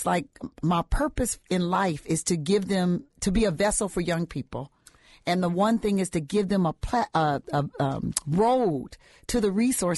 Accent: Compton, California, United States; I'm from Compton, California. So I was in going to Long Beach State.

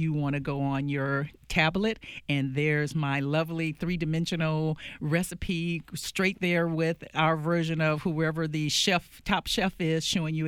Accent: Thomaston, Georgia, United States; Grew up a child of the South. I was born in Georgia. In a very small town about hour south of Atlanta, Thomaston, Georgia.

